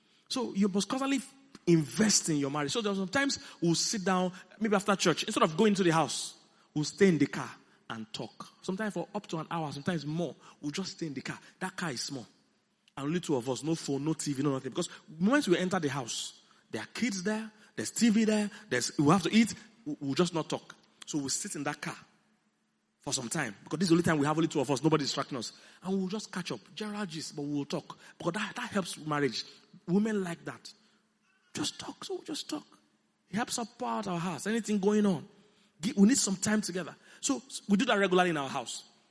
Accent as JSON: {"language": "English", "region": "Benue", "country": "Nigeria", "said": "I'm from Idoma. We don't say it."}